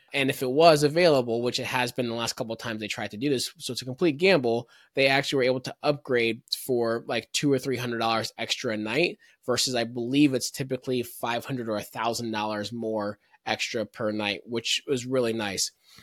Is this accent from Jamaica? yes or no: yes; Jamaica; being Jamaican